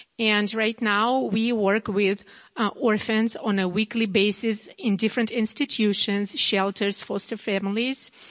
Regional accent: Belarus; English is a second language; moved away as an adult; And I came from Belarus to join that team.

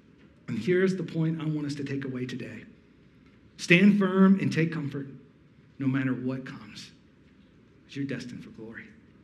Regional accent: Alabama, United States; Did I say I'm from Alabama? I'm from Alabama, if you didn't know.

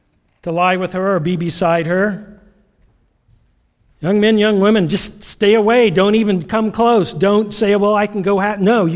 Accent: Greenville, South Carolina, United States; just like we say, people from the upstate versus people from the Piedmont. I'm from Greenville. I'm from the upstate.

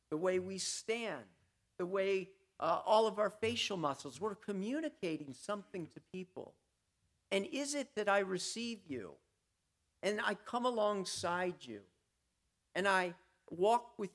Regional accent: Texas, United States; I'm Hispanic. … in case you didn't get that. I grew up in Texas, that has a strong Hispanic culture, and yet I've grown up in a white, upper middle class culture.

